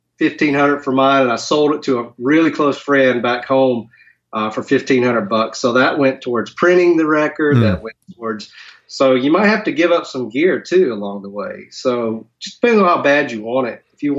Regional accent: Newton, Georgia, United States; Well, you know, I'm from Georgia originally, and it's like the southern rock and country realm of the world. I'm from a little town called Newton, Georgia

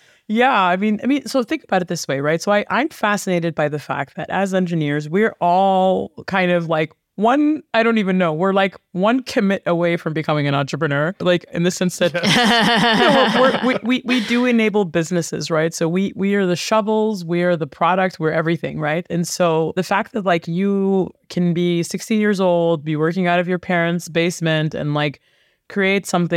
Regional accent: Dubai, United Arab Emirates; also born or lived in New York City, United States; You know, then we moved to Dubai, which is where I grew up. I was born in New York City, very thankful and blessed to be a first generation American.

